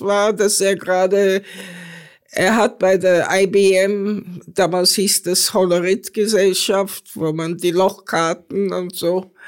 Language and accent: German; Vienna, Austria; Ich bin zwar in Wien geboren und war in Wien, aber ich habe eine Kleinstadt sehr gern.